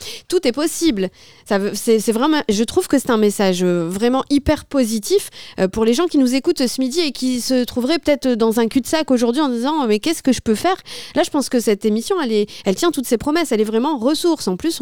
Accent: Hauts-de-France, France; Moi, je viens du Nord, du 59. Je suis une vraie ch'ti

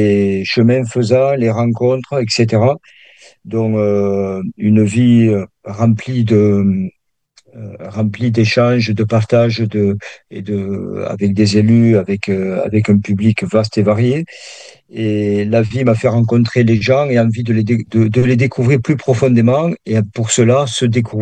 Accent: Perpignan, Occitanie, France; je suis dans le sud, je suis natif de Perpignan, donc je suis dans le sud-sud.

